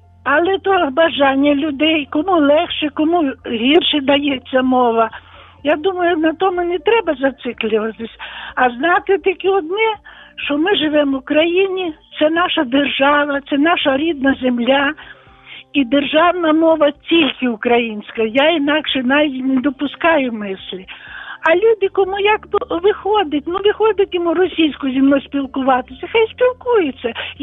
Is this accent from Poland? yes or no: no; Tashkent, Uzbekistan; first language Russian; also born or lived in Samarkand; Я народилася в Самарканді, був Союз. Потім мої батьки вже переїхали в Ташкент. В школі вивчала узбекську, німецьку, російську. Ну, узбекську я розуміти розуміла, сказати не могла.